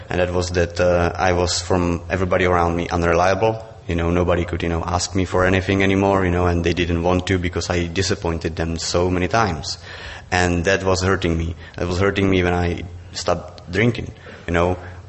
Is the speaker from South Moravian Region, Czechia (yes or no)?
yes; Brno, South Moravian Region, Czechia; English is a second language; So I found the contact to the group in my hometown, Brno.